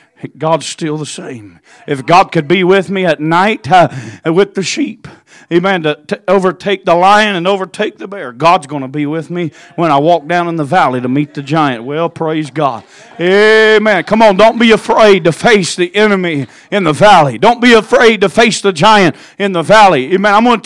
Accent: Oklahoma, United States; now in Tulsa, United States; I moved from South Central Oklahoma up to Tulsa.

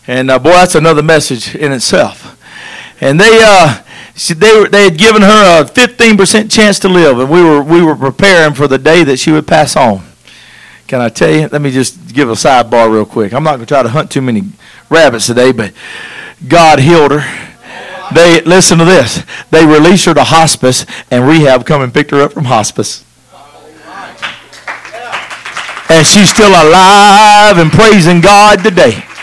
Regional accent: Texas, United States; I'm from Texas. All y'all.

